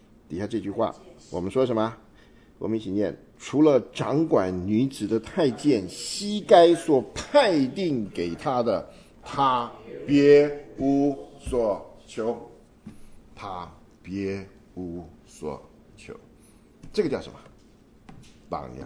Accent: China; 他也不像我们中国人有这种啊，怎么讲，不要做卖国贼，不要做汉奸的思想。

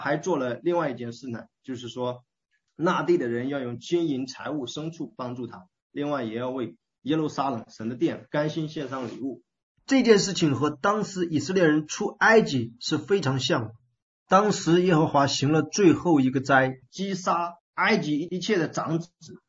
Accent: Henan, China; 我们河南那边那个水灾的

